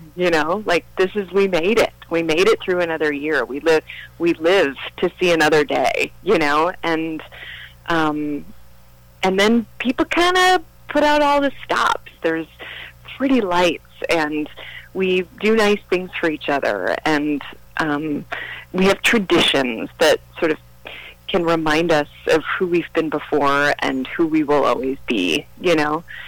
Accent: New York, United States; also born or lived in Yonkers; Okay, I grew up in New York. I was born in Yonkers.

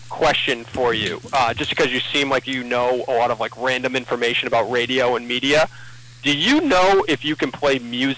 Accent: New England, United States; because I'm from New England.

